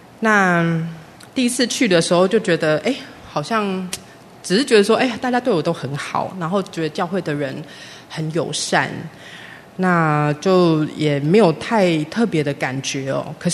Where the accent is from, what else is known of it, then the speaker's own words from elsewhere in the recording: Taichung, Taiwan; 那时候我小时候是住在台中，那台中那时候是为了想要学英文。